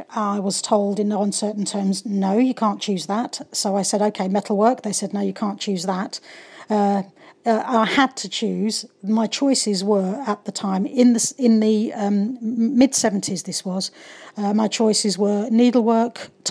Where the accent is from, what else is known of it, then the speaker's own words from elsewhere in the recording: London, United Kingdom; I'm from London.